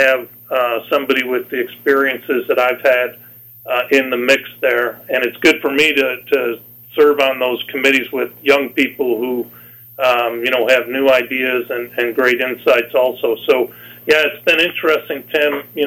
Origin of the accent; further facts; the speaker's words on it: Chicago, Illinois, United States; now in North Iowa, United States; Never in my life would I thought that my happily ever after would end up in North Iowa growing up in Chicago, but boy, we feel really blessed to have made our home here for many years.